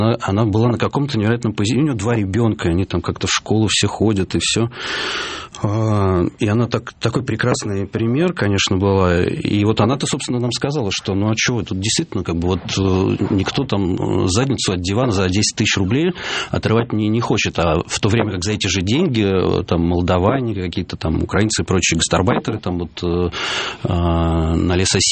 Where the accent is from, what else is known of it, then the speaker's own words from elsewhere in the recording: Moscow, Russia; Владимир Владимирович, мы москвичи, живем в другом государстве.